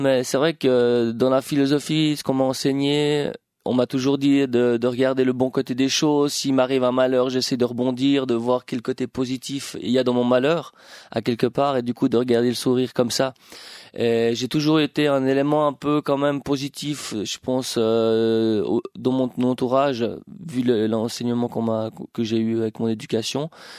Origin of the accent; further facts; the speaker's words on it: Switzerland; de se rendre compte qu'est-ce qui fait qu'on est Suisse.